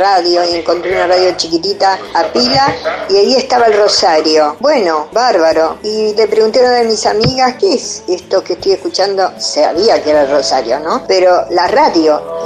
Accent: Buenos Aires, Argentina; Soy de Ciudad de Buenos Aires.

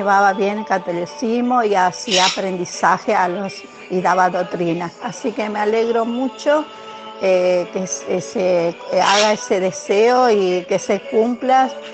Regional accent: Empedrado, Corrientes, Argentina; Yo soy acá de Corriente, Empedrado.

